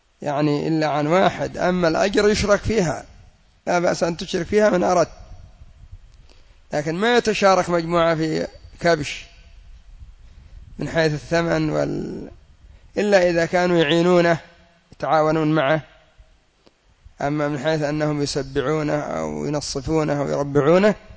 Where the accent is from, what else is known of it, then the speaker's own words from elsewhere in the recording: Yemen; الجنبية عندنا في اليمن ليست بسلاح في الغالب